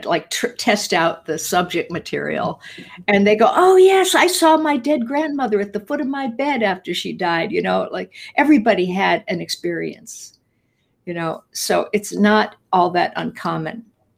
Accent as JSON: {"language": "English", "region": "Midwest", "country": "United States", "tie": "born or raised there", "said": "but I grew up in the Midwest, you know, with farmers and among other kind of people"}